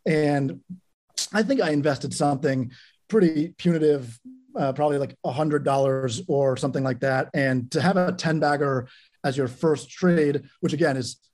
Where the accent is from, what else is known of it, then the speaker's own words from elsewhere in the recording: Washington, District of Columbia, United States; I grew up in DC on Capitol Hill and didn't have any real financial experience.